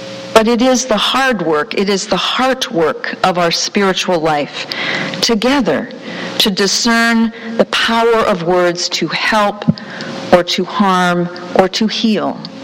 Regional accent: Midwest, United States; I'm a Midwesterner born of Hungarian, Croatian immigrants on one side and hardscrabble Tennessee farmers on the other

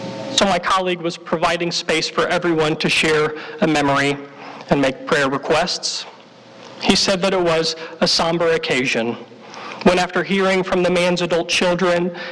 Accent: Midwest, United States; I am a Midwesterner, born and raised, but we don't have nearly as many trees, nor do we have near as much snow.

